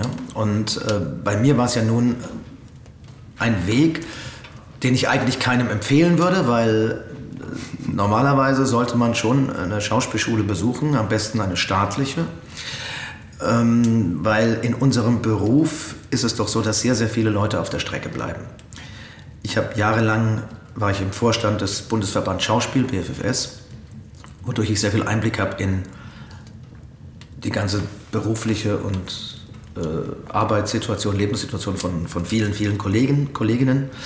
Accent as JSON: {"language": "German", "town": "Coburg", "region": "Bavaria", "country": "Germany", "tie": "born or raised there", "said": "Wurde damals in meiner Heimatstadt gedreht, in Coburg."}